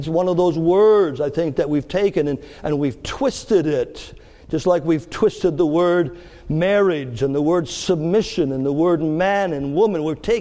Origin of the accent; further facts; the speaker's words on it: Canada; now in United States; I came from Canada to the America.